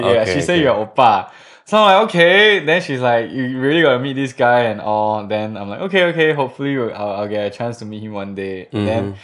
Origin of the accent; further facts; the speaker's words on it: Singapore; from Singapore